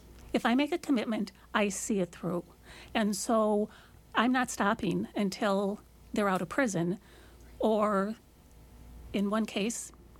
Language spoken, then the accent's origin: English; Minnesota, United States; I talk about the weather because I'm Minnesotan